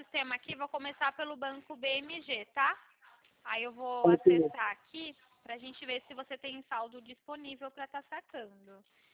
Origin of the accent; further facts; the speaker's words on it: Valinhos, São Paulo, Brazil; Eu sou aqui de São Paulo, de Valinhos.